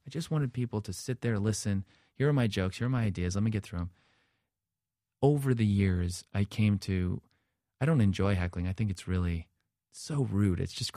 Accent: New Jersey, United States; Just coming from the Jersey Shore, I grew up in New Jersey.

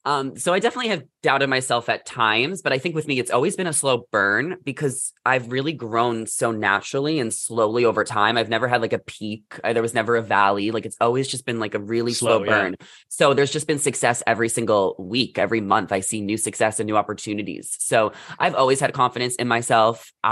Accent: New York, United States; moved away as an adult; now in Los Angeles, United States; I'm from New York. I went to college in New Jersey. So I moved here at 22, right after college.

